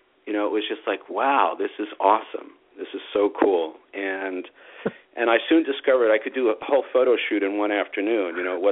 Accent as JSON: {"language": "English", "town": "New York City", "region": "New York", "country": "United States", "tie": "born or raised there", "moved": "as an adult", "said": "my story is I grew up in New York City, Queens, Long Island, you know, typical kid from New York"}